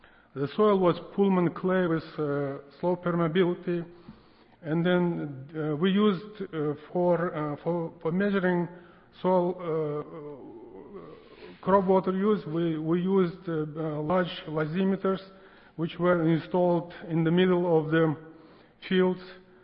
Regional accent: Uzbekistan; English is a second language; now in United States; So I'm from Uzbekistan, from Carlton Research Institute. I'm here in the United States as a Fulbright scholar for 9 months

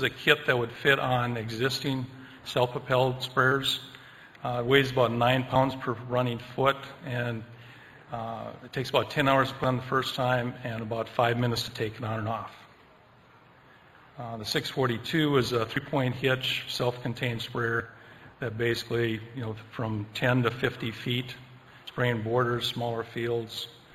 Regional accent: Minnesota, United States; I come from Minnesota, but up there when I farmed

